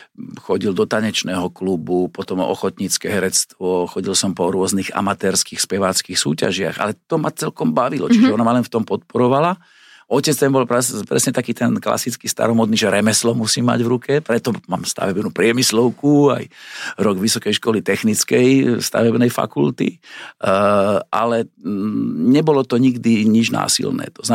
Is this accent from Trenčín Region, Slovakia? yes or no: yes; Trenčín, Trenčín Region, Slovakia; Mám už vo veku, že je ťažko transportovateľná z môjho rodného mesta Trenčína.